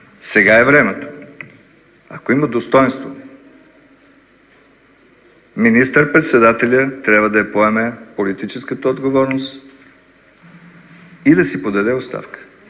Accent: Western Bulgaria, Bulgaria; Аз съм от Западна България.

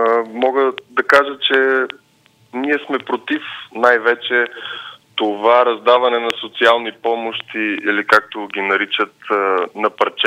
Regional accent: Popovo, Targovishte Province, Bulgaria; аз съм родом от Попово и съм израснал от този град.

